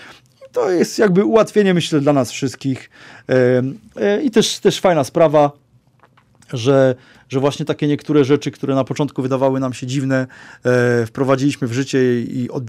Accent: Kraków, Lesser Poland, Poland; Ale my jesteśmy z Nowej Huty i bardzo chcieliśmy tutaj tej naszej Nowej Hucie coś tworzyć

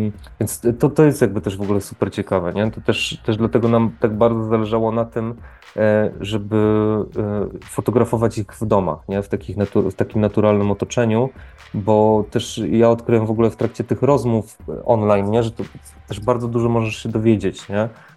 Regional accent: Łódź Voivodeship, Poland; pochodzę z małej miejscowości, z takiej krainy ziemniaczanej bardzo, w centralnej Polsce.

